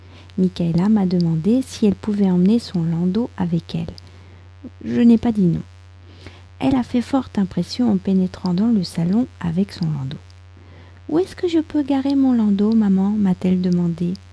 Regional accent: France; je suis française, j'habite près de Paris

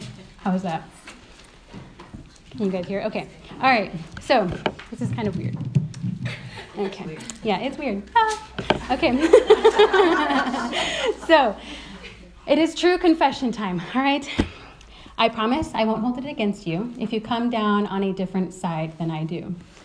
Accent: United States; though, growing up as an American, I grew up knowing very little of the respect due to a monarch or any leader

